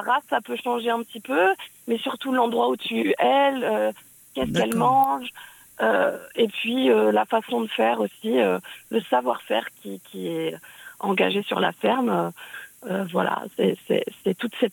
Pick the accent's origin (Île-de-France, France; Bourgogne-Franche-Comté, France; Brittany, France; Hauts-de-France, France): Bourgogne-Franche-Comté, France; En plus, moi, je suis partie du Morvan pendant 10 ans, faire un peu le tour de France pour apprendre.